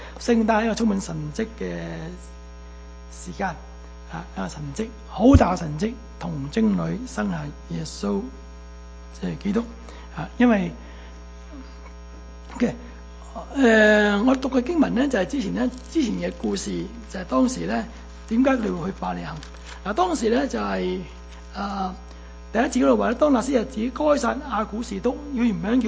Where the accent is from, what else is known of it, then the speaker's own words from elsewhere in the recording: Hong Kong; born there; 我唔喺三水，我喺香港出世噶嘛，但我家乡边度？我家乡就喺三水。